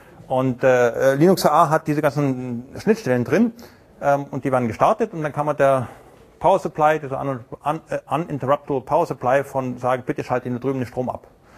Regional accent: Munich, Bavaria, Germany; Da habe ich gesagt, ich komme aus München.

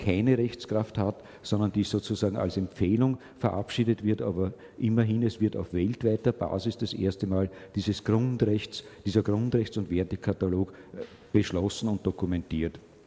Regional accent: Austria; Da sind wir als Österreicher relativ früh dran

